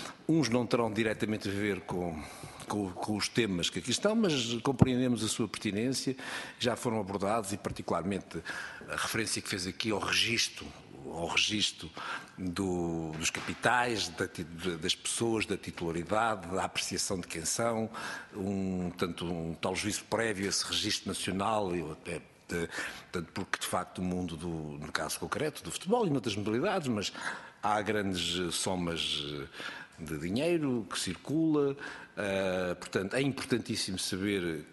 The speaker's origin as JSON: {"language": "Portuguese", "region": "Lisbon", "country": "Portugal", "said": "Não sou de Coimbra, sou de Lisboa e não quero ter aqui nenhuma gafe sobre ele."}